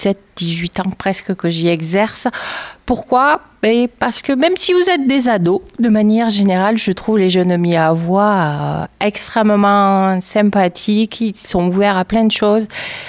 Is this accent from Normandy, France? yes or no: no; Rodez, Occitanie, France; Non, je suis aveyronnaise, mais je suis originaire de Rodez et j'ai fait mes études sur le ruthénois.